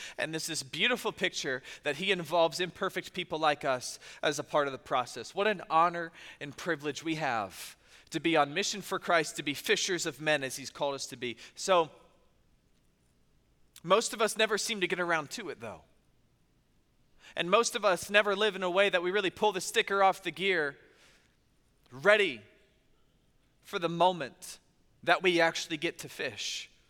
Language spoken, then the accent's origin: English; Tampa, Florida, United States; one of my favorite pastimes growing up in Tampa was just always being on the water.